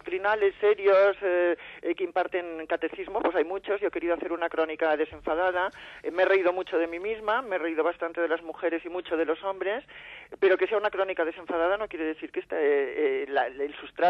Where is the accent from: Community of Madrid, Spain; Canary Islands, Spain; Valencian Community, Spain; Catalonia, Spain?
Catalonia, Spain; Somos catalanes.